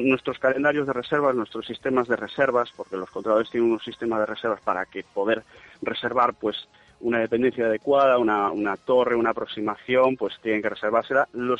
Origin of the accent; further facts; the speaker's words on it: Russia; Spanish is a second language; yo sé hablar español e inglés, no puedo, siendo ruso, no puedo controlar España ya así.